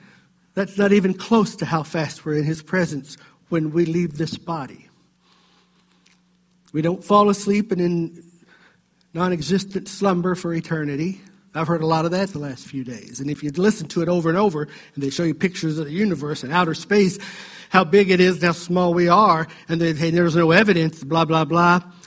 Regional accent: the South, United States; In the old days, growing up in the South

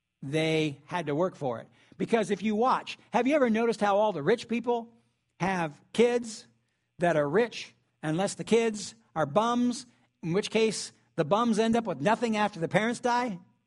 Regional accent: Ohio, United States; But I'm from Southern Ohio, not Ohio, Ohio.

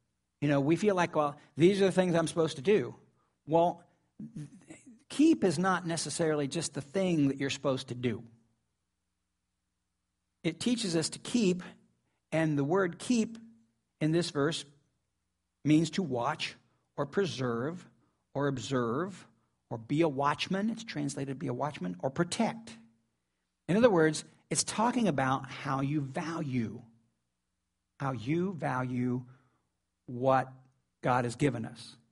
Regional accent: the South, United States; Yeah, I'm from the South.

